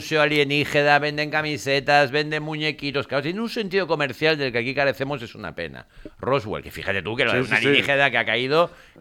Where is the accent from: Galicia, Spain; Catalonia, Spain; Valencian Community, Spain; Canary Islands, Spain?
Valencian Community, Spain; Alberic; Yo apuesto por Alberic, porque soy de Alberic.